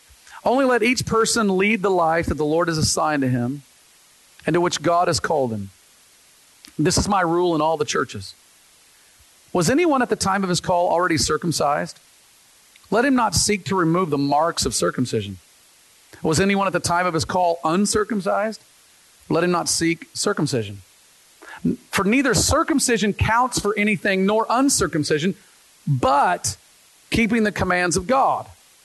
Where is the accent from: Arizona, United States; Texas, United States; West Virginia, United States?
Texas, United States; Dallas; I grew up in Dallas, Texas, and it was nothing to be in downtown Dallas as we're hanging out with young adults doing our thing